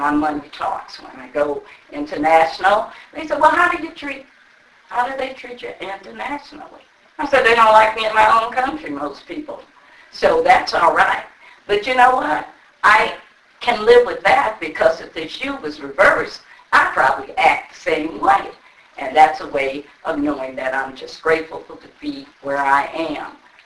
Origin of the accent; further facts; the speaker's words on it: Alabama, United States; I'm from Alabama, and I'm just grateful.